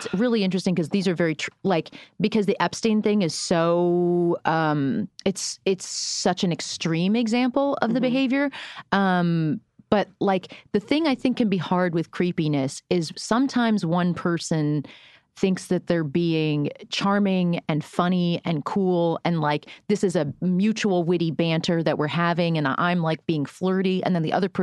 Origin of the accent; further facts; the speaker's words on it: Florida, United States; I'm almost like, I'm from Florida.